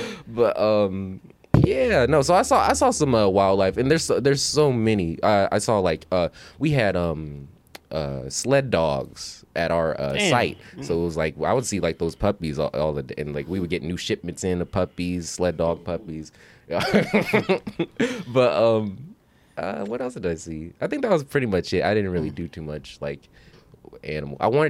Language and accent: English; United States; and like I've been an American this whole time.